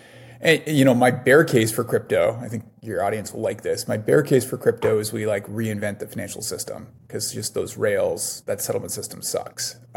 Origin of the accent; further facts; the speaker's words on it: Canada; moved away as an adult; also born or lived in United States; So I'm a Canadian that studied computer science in the States.